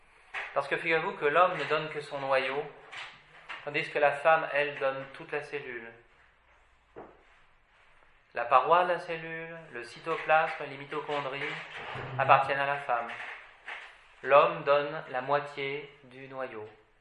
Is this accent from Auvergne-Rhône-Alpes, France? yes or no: no; Paris, Île-de-France, France; c'est mon côté du Titi parisien du 12e arrondissement. Non. Je suis corse par mon père